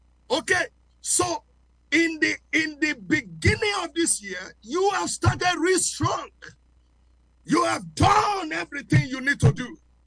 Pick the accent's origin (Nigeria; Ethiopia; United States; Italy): Nigeria; first language Yoruba; English is a second language; Now, I come from Africa, and as an African, you know, sometimes I look at the word Africa. I'm a Yoruba man. And in my language, if you take the word Africa literally, it can mean aforikorika.